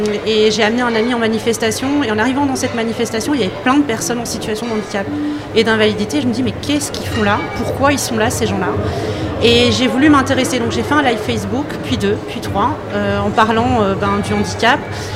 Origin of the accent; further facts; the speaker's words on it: Belgium; now in France; je viens de Belgique, donc je suis de la Belgique, je suis arrivée en France il y a quelques années